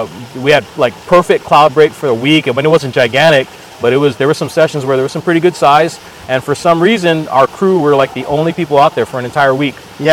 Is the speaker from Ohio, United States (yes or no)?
no; Makakilo, Hawaii, United States; now in Lompoc, United States; I grew up in Makakilo, which is, they call it Kapolei now, so.